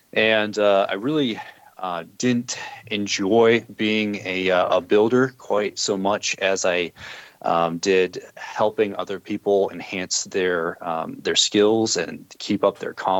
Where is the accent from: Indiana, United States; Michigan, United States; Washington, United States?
Washington, United States; Spokane; which was close to my hometown, coincidentally, in Spokane, Washington